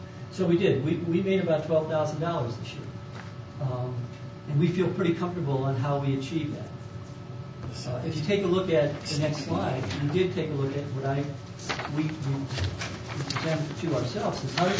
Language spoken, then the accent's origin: English; Midwest, United States; now in Utah, United States; Came here in April of 2012. Retired here to Utah. I'm actually from the Midwest.